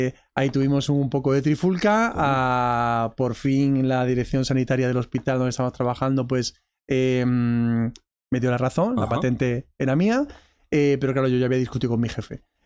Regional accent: Seville, Andalusia, Spain; Pues mi vida, bueno, yo soy de Sevilla.

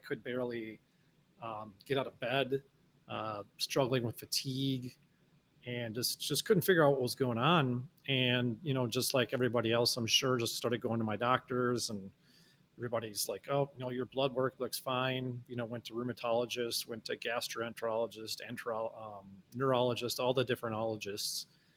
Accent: Minnesota, United States; I mean, I grew up in Minnesota. So I was, you know, running around the ruins and stuff like that all the time.

